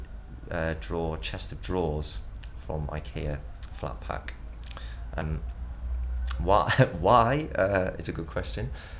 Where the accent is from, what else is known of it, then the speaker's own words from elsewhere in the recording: Nottingham, East Midlands, United Kingdom; now in London, United Kingdom; I'm 30 and from Nottingham originally and London for the last 10 years.